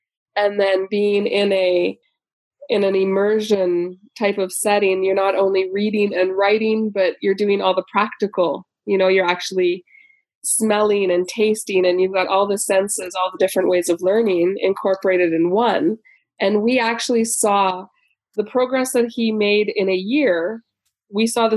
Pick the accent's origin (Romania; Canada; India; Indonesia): Canada; also born or lived in United States / France; now in Germany; I'm actually originally from Canada. Did a little detour through the United States and Florida and France, and we've been in Germany for 3 years